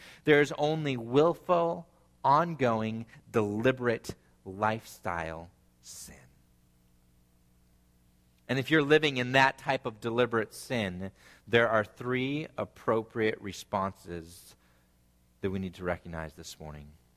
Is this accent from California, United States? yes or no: yes; California, United States; Growing up in California, I saw them all the time.